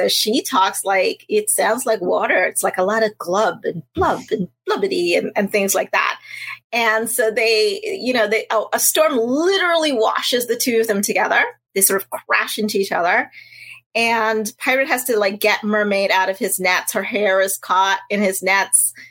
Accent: Trinidad & Tobago; And where I grew up in Trinidad and Tobago, I think a lot of people probably know the story of Treasure Island

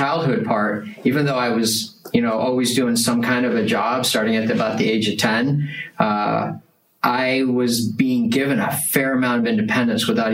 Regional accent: Detroit, Michigan, United States; first language German; English is a second language; when I went to first grade, I couldn't speak a word of English. My parents had moved to a German neighborhood in Detroit, and all we spoke was German.

